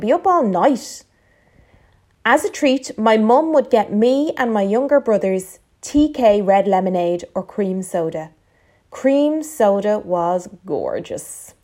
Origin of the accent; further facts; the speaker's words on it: Dublin, Leinster, Ireland; My childhood was good growing up in Coolock.